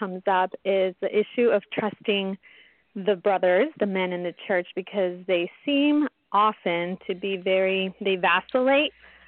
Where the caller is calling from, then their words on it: California, United States; I'm calling from California, and I have a quick question.